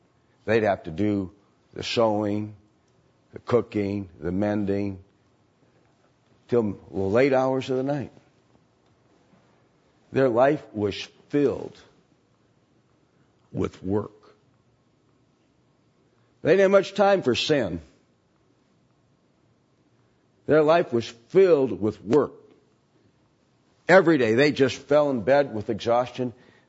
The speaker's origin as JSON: {"language": "English", "region": "Wales", "country": "United Kingdom", "said": "I read about the early Welsh settlers. I'm Welsh."}